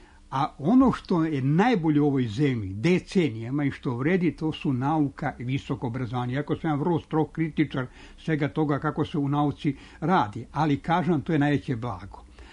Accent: Surdulica, Southern and Eastern Serbia, Serbia; Radnik iz Surdulice, to je tamo negde moj zavičaj.

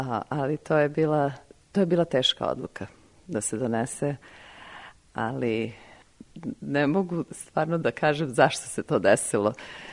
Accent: Zemun, Belgrade, Serbia; moved away as an adult; now in Chicago, United States; Ja sam inače Beograđanka, rođena sam u Beogradu i odrasla sam u Zemunu.

